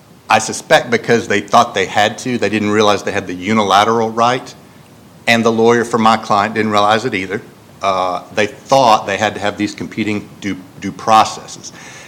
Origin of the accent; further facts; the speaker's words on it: Chattanooga, Tennessee, United States; I'm from Chattanooga.